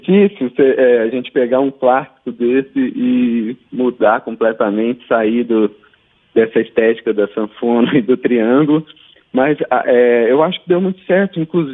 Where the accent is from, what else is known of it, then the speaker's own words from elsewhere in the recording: Passa Quatro, Minas Gerais, Brazil; Eu sou do sul de Minas, em Passa Quatro.